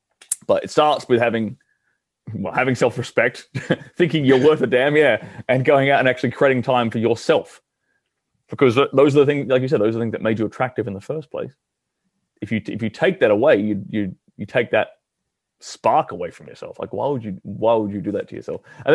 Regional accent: Australia; I'm an Australian. In Australia, we don't have libertarians.

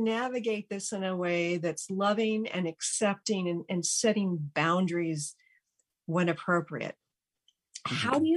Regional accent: Texas, United States; I'm from Texas originally, so you know, it's like that southern food.

